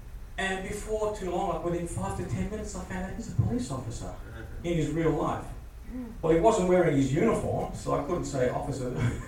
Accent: Australia; If I said, g'day, mate, they would have known, well, I'm an Aussie, right?

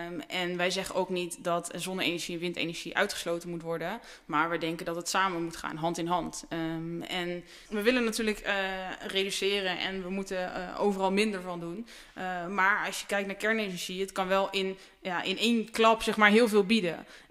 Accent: Drenthe, Netherlands; Nou, ik kom natuurlijk zelf uit Drenthe.

